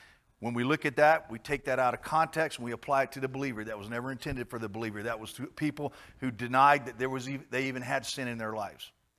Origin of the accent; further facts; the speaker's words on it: Georgia, United States; years ago when I was growing up in the Baptist church down in Georgia in the Bible Belt